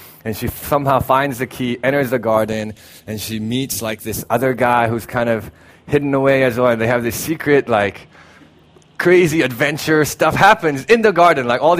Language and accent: English; South Korea; when I was growing up in Korea, one of the things that I used to love doing was just reading.